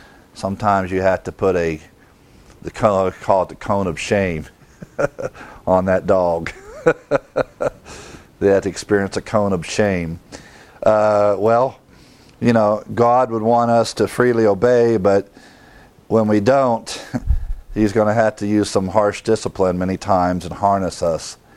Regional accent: Ohio, United States; Growing up in Ohio, the farmers had to, in the spring, plow the ground in order to plant the seed.

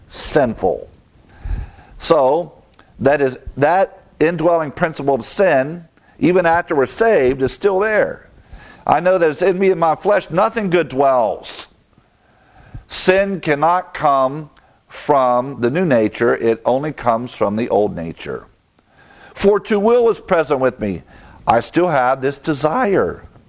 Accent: United States; found out I'm a Brit. But I'm American. I live here.

